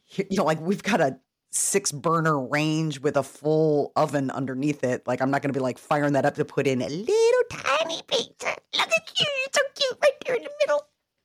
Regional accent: Chicago, Illinois, United States; And this is tough for me to admit as a Chicagoan, but I will stand by this.

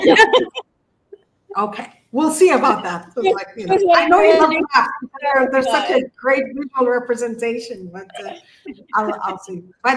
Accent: Kuwait; So I went to a British school in Kuwait. I was born and raised in Kuwait. I'm Egyptian. I was born and raised there as an expat.

